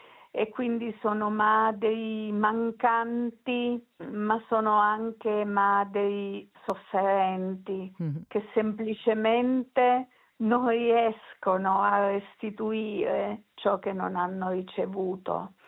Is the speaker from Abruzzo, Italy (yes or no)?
yes; Abruzzo, Italy; Ecco, io non farò mai cartoline dall'Abruzzo